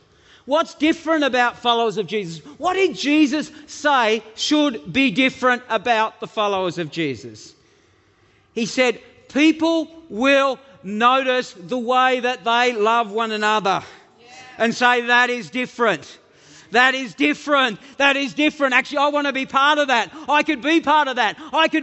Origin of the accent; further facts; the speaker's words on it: East Devonport, Tasmania, Australia; I grew up in East Devonport. Like, it was a tough neighbourhood.